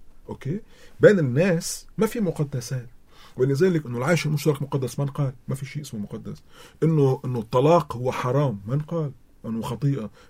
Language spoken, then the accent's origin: Arabic; Lebanon; كلبنانيين